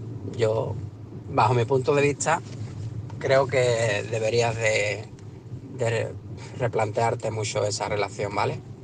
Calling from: Cádiz, Andalusia, Spain; de Cádiz. ¿Qué tal?

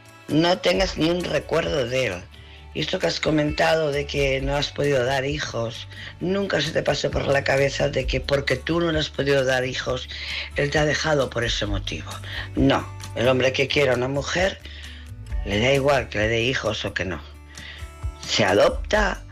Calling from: Barcelona, Catalonia, Spain; de Barcelona.

